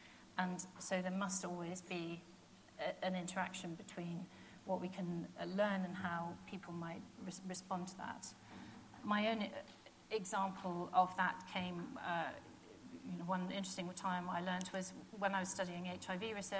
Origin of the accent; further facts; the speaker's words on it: Wales, United Kingdom; I'll overlook the fact that I'm Welsh